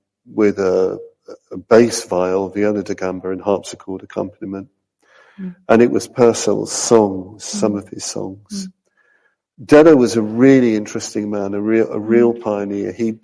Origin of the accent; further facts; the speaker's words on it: England, United Kingdom; So, you know, I am English, British, I don't know what you call it these days